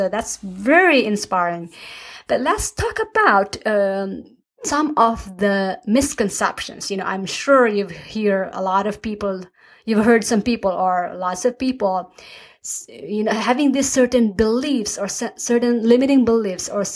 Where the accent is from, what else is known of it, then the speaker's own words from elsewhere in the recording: Philippines; moved away; also born or lived in United States / Norway; I grew up in the Philippines. We moved to the US in late 90s and then met my husband, and now living in Norway half of the time and half of the time in the US.